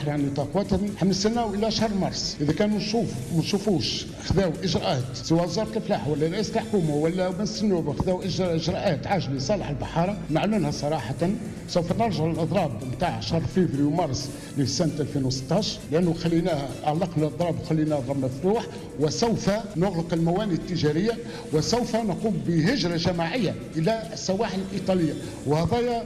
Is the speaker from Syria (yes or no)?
no; Tunisia; احنا ناس ولاد تونس